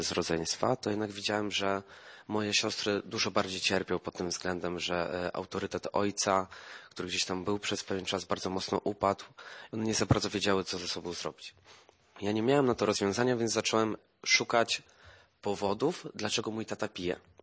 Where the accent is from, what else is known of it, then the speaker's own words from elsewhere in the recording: Ostrołęka, Masovian Voivodeship, Poland; mam 22 lata, pochodzę ze Ostrołęki.